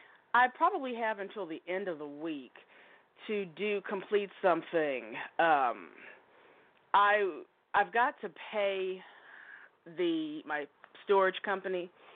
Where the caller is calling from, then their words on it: Oregon, United States; I am in Oregon.